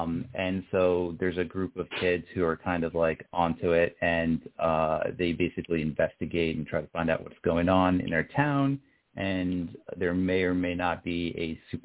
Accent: Tomsworth, New Jersey, United States; Back in my hometown of Tomsworth, New Jersey, in the 90s, this actually kind of happened.

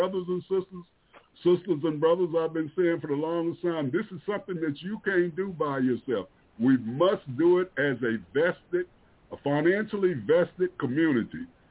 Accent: Delaware, United States; And Delaware is only 100 miles from Washington, D.C., and it's my hometown. It's where I was born.

